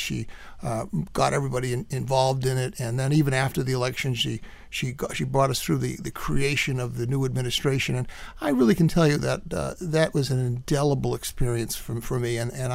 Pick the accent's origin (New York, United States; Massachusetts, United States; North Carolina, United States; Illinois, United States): Massachusetts, United States; And before that, in my hometown in Massachusetts, I was involved in the city council up there.